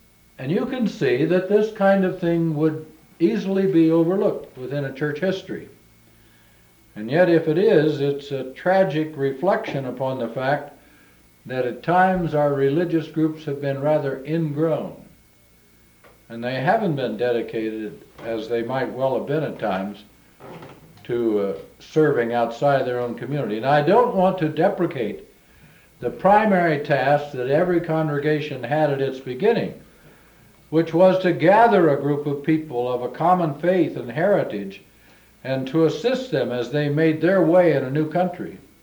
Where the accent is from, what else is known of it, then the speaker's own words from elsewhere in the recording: Springfield, Ohio, United States; I didn't realize in my hometown, Springfield, Ohio, that there was any kind of division within the Roman Catholic community.